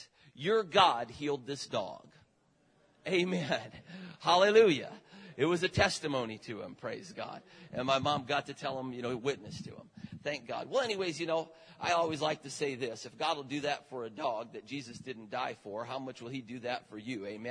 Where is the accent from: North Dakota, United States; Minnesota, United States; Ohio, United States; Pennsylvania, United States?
Ohio, United States; Parma; also born or lived in Cleveland; Now, I grew up in Cleveland, or Parma, right outside of Cleveland, Ohio.